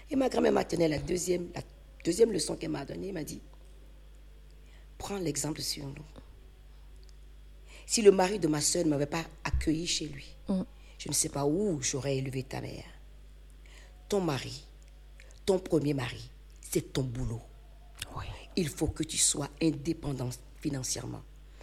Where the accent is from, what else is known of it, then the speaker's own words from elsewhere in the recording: Benin; moved away; Mais je suis partie du Bénin en 1983 parce que la dictature communiste devenait insoutenable pour moi.